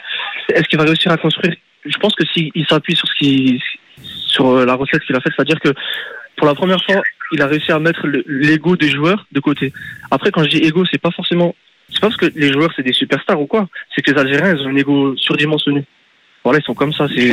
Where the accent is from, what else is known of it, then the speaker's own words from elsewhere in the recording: Strasbourg, Grand Est, France; Je viens de Strasbourg, mais franchement, c'était cool.